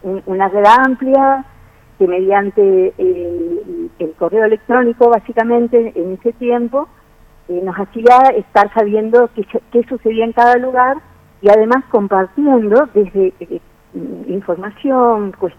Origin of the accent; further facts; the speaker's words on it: Córdoba, Argentina; now in Posadas, Argentina; Bien, yo soy cordobesa, pero ya acá vivo hace más de media vida, ¿no?